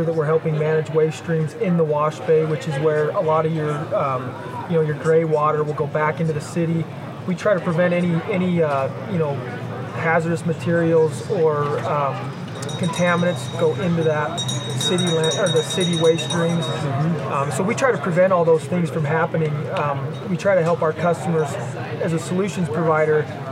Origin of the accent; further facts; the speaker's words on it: Bozeman, Montana, United States; Bozeman, Montana.